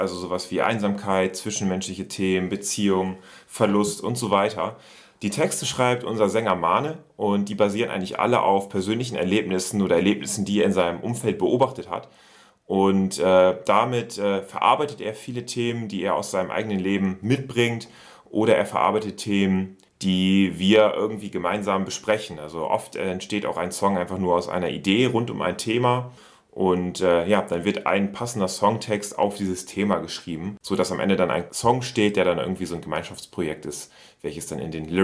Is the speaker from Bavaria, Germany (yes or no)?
no; Oldenburg, Lower Saxony, Germany; bei uns in Oldenburg, in der Heimatstadt.